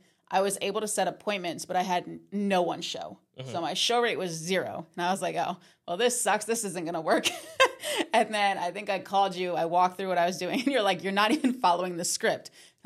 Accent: New Jersey, United States; Yeah, I'm from New Jersey. I went to college for teaching.

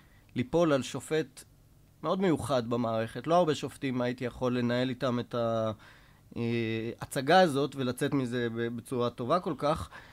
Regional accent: Safed, Northern District, Israel; born there; אני נולדתי בצפת, בא מבית חרדי, סביבות גיל 15 ביצעתי את ההתנתקות הסופית מהעולם החרדי ומהמשפחה ועברתי להיות עצמאי

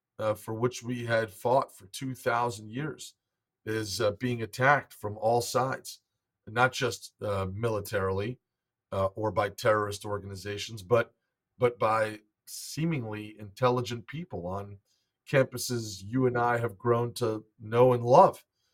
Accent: United States; not because I'm Jewish, but because I'm an American and because I love this country for all the blessings it's given to me

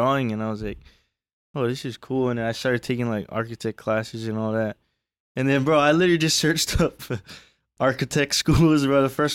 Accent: Wailua, Hawaii, United States; I grew up in Kauai. Okay. Yeah, Wailua. It's like a small.

